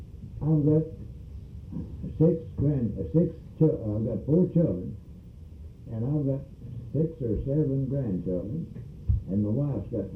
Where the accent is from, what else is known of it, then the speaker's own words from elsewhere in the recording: Mississippi, United States; See, I grew up on the Delta.